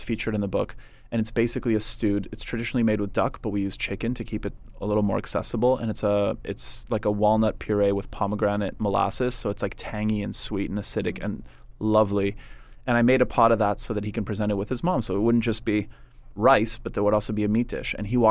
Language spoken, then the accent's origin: English; Montreal, Quebec, Canada; from the way that I was raised and you know, growing up in Montreal.